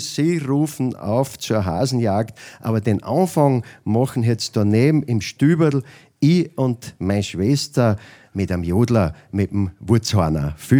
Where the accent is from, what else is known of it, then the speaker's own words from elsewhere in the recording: Niederöblarn, Styria, Austria; So richtig gemütlich halt, wie es in Niederöblern ist. Beim Grimming ist mein Heimatland.